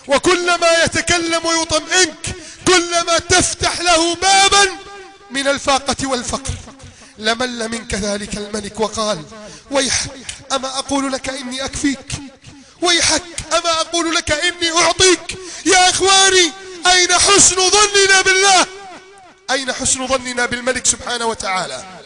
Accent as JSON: {"language": "Arabic", "country": "Egypt"}